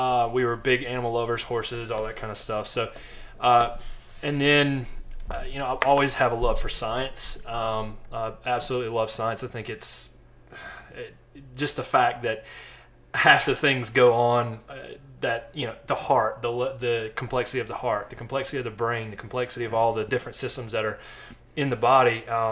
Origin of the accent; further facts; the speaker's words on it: Wilmington, North Carolina, United States; so I'm from North Carolina, the Wilmington, North Carolina area. So I'm from the beach.